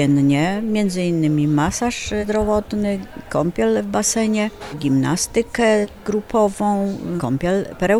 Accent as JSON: {"language": "Polish", "region": "Lower Silesian Voivodeship", "country": "Poland", "said": "Okolice Wrocławia. Jestem tutaj na rehabilitacji ambulatoryjnej."}